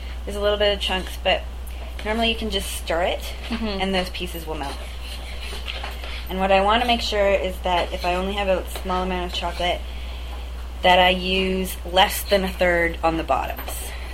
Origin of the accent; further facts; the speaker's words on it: Alberta, Canada; And I grew up in Alberta